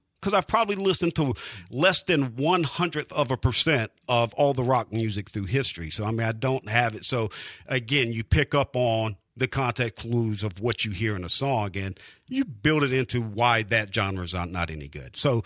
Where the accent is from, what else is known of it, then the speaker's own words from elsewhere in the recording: South Carolina, United States; Now, I grew up in South Carolina. My parents were country fans.